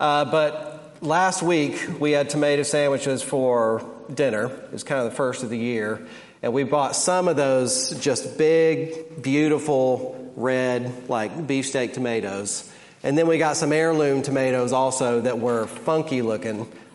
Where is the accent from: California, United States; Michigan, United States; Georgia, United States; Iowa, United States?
Georgia, United States; Even though I grew up in South Georgia, it's just never, you know, the heat's never been my thing.